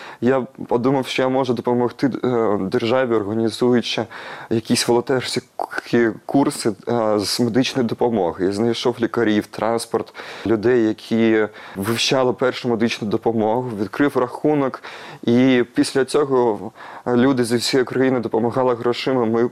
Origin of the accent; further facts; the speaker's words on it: Crimea, Ukraine; first language Russian; Ukrainian is a second language; ми в Криму, ми, кримчани, які зростали на російській мові, в російському середовищі